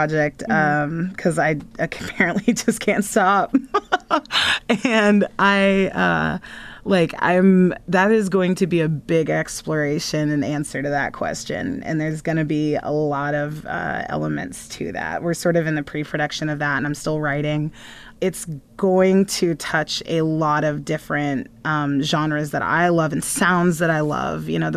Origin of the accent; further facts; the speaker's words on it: Tulsa, Oklahoma, United States; born there; You know, like I was born in Tulsa.